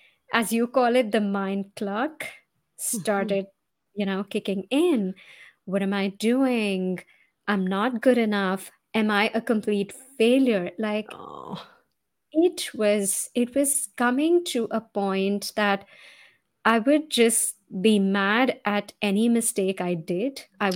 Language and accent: English; India; now in Seattle, United States; I'm originally from India. Currently, I'm based in Seattle.